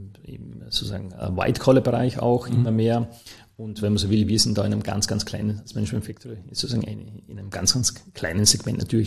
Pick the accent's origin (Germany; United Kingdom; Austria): Austria; Vorarlberg; born there; also born or lived in Toulouse; Also ich bin ja gebürtiger Vorarlberger.